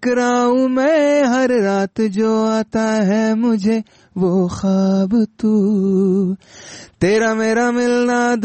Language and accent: Pashto; Afghanistan; ته د هندوستان یم نه زه افغان یم خو هندي ژبه ما زده کړې